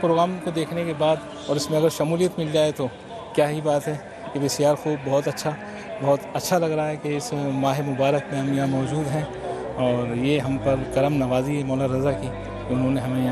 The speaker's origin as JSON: {"language": "Urdu", "town": "Karachi", "region": "Sindh", "country": "Pakistan", "said": "میں کراچی."}